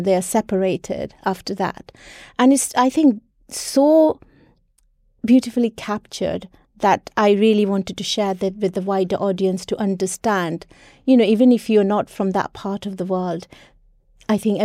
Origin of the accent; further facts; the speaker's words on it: West Bengal, India; she was born and brought up in Bengal like me.